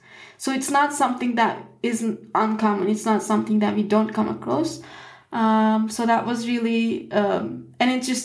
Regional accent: Turkey; first language Turkish; English is a second language; I found the first intersex blog in Turkish, which is like my main language, my mother tongue

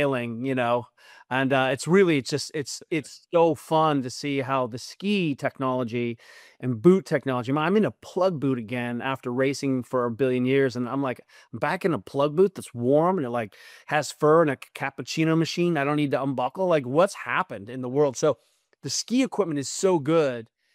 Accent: southern Germany, Germany; So again, I grew up in Southern Germany. Our school got out at noon on Wednesday. We ski.

